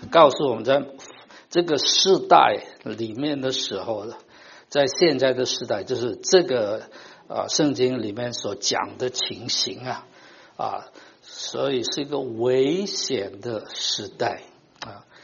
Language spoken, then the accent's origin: Chinese; China; 我们中国人都是中庸之大嘛，不要太热了，那不行啊。